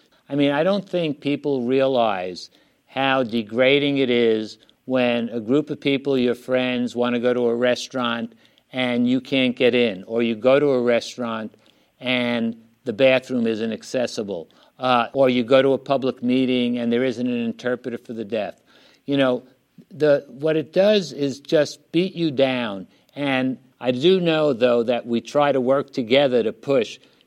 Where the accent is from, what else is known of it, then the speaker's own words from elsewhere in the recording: New York City, New York, United States; I kid around a lot that I'm from the South, but it's the South Bronx.